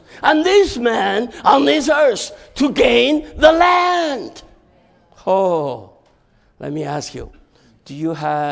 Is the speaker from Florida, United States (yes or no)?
no; Cleveland, Ohio, United States; I'm from Cleveland. I serve the Lord in Cleveland. And there's a church in Cleveland.